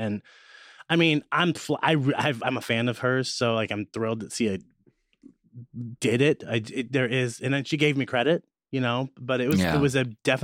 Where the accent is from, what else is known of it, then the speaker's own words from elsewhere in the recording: Midwest, United States; I'm from the Midwest, so there were like pretty much when I started drag, there might have been maybe two or three kinds of queens.